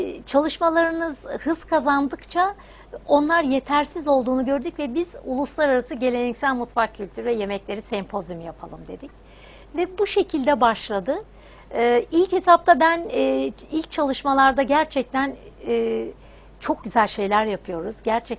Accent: Üsküdar, Istanbul, Turkey; born there; ben İstanbul doğumluyum.

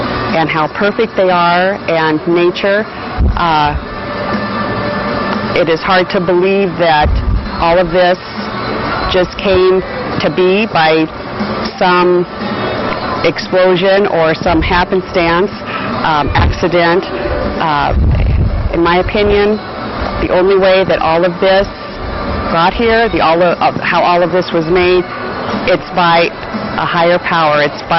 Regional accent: Phoenix, Arizona, United States; from Phoenix, Arizona.

